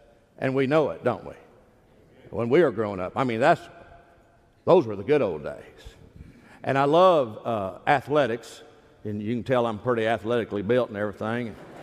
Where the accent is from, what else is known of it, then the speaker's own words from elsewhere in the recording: Austin, Texas, United States; I was raised a Yankee. I was raised in Austin, Texas, and we had one channel, KTBC, and we got the Yankees. So I grew up a Yankee fan.